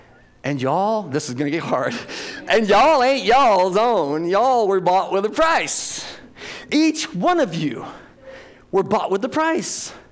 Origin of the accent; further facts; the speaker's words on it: St. Louis, Missouri, United States; And I know y'all, it's like you can't say y'all up here because we're from St. Louis or whatever. My family's from the Boot Heel, and everybody down there says y'all.